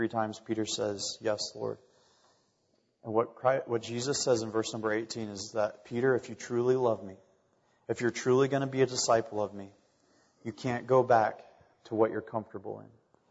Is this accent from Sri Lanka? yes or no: yes; Sri Lanka; moved away; There was a time growing up in Sri Lanka during a teenager that I had the opportunity to play the sport of rugby.